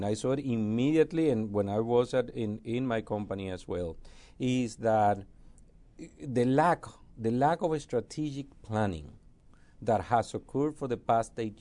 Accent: Venezuela; now in United States; I came from Venezuela and never left.

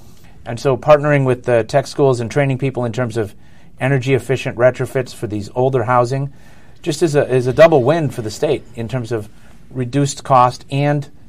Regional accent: Wausau, Wisconsin, United States; the houses I grew up in Wausau, which is older and has good bones and is that entry-level housing for many families.

